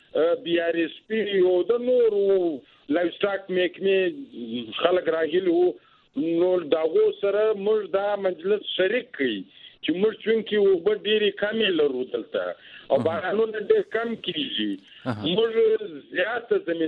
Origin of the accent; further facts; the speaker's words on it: Balochistan, Pakistan; موږ په پاکستان کې یو ډیر غریب صوبای یو